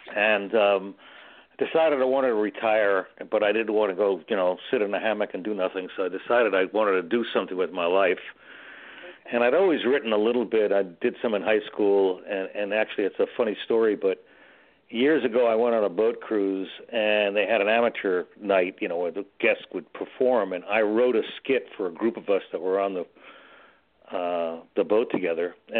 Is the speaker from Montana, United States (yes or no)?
no; Miami, Florida, United States; moved away as an adult; also born or lived in New York; now in California, United States; I was actually born in New York, and then I grew up in Miami. Went to school, University of Florida. But then I moved out here a long time ago, over 50 years ago.